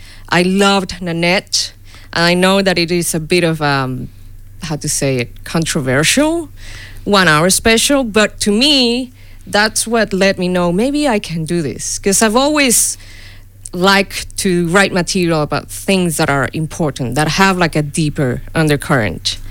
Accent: Venezuela; But I'm from Venezuela.

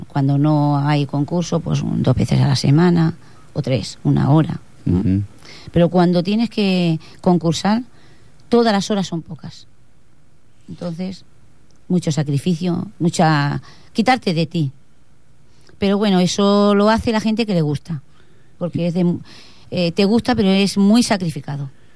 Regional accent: Ripollet, Catalonia, Spain; Era mi pueblo. Oh. Y si lo he llevado por toda España, ¿cómo no iba a bailar en Ripollet?

